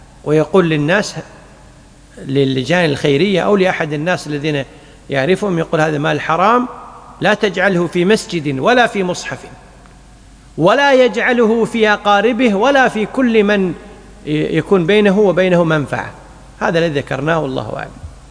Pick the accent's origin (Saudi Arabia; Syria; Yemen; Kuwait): Kuwait; مثل عندنا في الكويت بعض البنوك الإسلامية